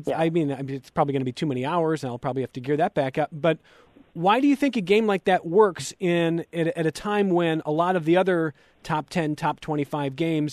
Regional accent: Cleveland, Ohio, United States; I remember, I'm from Cleveland, one of the Cleveland news stations, they had a daily feature on their morning show

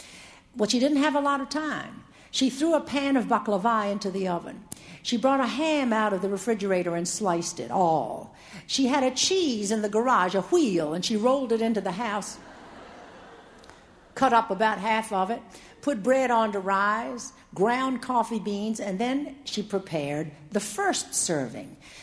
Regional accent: Norfolk, Virginia, United States; accent: Southern; Growing up in Norfolk, Virginia, of course, I had a Southern accent. But I wanted to go north to college because I had only heard Southerners my entire life.

